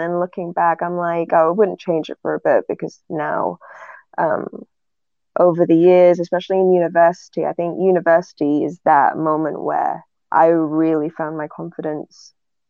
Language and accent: English; England, United Kingdom; accent: northern; every time I meet them my northern accent starts playing up. Because now I'm just kind of neutral.